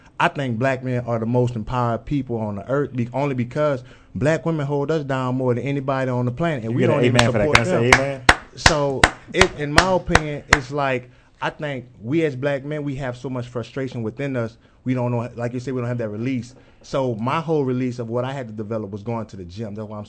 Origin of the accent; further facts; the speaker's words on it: New Orleans, Louisiana, United States; I dealt with it growing up in New Orleans.